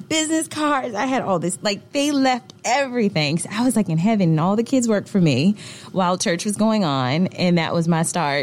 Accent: Richmond, Virginia, United States; now in Atlanta, United States; I am a licensed realtor and now certified mentor with eXp Realty. And I am originally from Richmond, Virginia, and I got to Atlanta in 2016 and absolutely love this place.

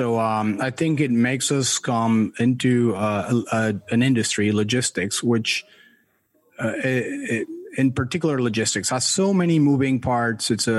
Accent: Mexico City, Mexico; moved away as an adult; now in United States; I'm originally from Mexico City, came to the U.S. to study B school.

